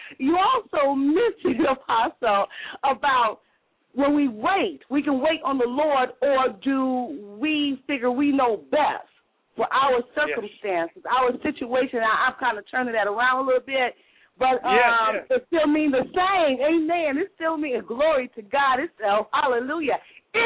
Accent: Detroit, Michigan, United States; After first of all, I'm from Detroit.

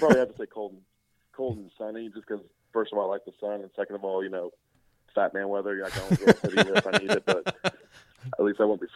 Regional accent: Dallas, Texas, United States; I mean, you know, I'm a Texas guy and I'm from Dallas

